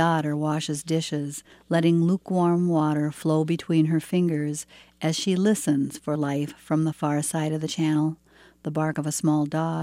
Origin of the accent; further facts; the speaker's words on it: Cotton, Minnesota, United States; I'm from Cotton, Minnesota.